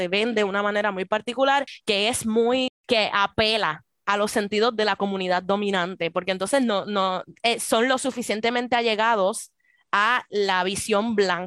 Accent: Puerto Rico; moved away as an adult; yo no crecí en los Estados Unidos. Yo nací en Puerto Rico y estuve en Puerto Rico hasta los 21 años.

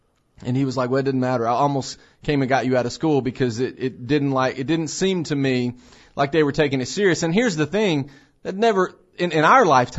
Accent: Tennessee, United States; I know that where I grew up in Middle Tennessee, even in that small town

